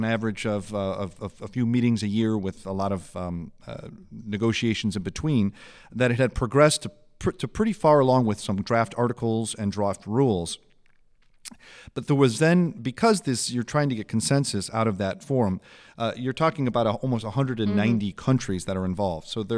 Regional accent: United States; I am an American attorney

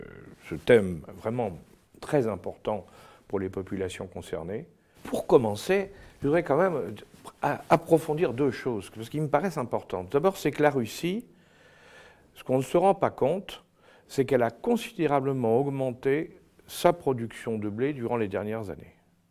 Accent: France; chez nous en France

